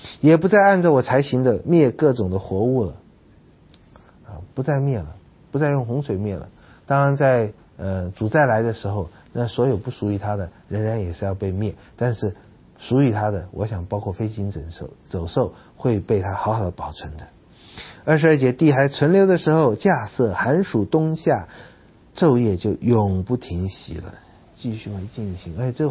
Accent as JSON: {"language": "Chinese", "country": "China", "said": "我觉得恐怕特别怕我们中国人，中国人吃起来最严重哈。"}